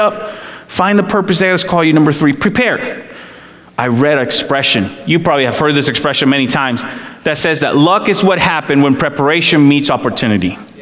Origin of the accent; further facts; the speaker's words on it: India; Obviously, I come from India.